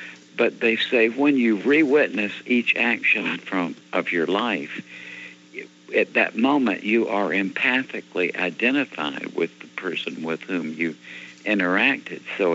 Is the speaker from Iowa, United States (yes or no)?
no; Alabama, United States; I'm from Alabama, so I'm afraid of church.